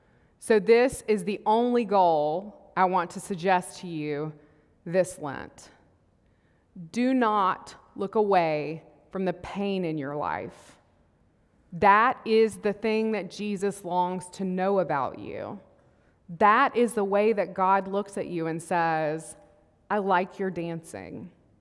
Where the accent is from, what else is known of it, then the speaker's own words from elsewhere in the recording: Mississippi, United States; I grew up in Mississippi as an Episcopalian, which is a very rare thing.